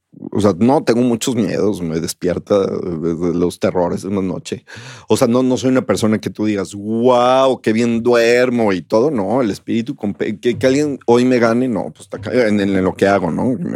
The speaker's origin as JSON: {"language": "Spanish", "country": "Mexico", "said": "buscamos transmitir principios, valores y virtudes que todos tenemos como mexicanos, ¿no?"}